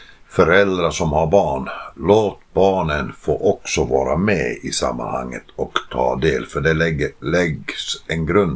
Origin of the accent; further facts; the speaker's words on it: Jakobstad, Ostrobothnia, Finland; Där jag växte upp i Finland i en stad som heter Jakobstad.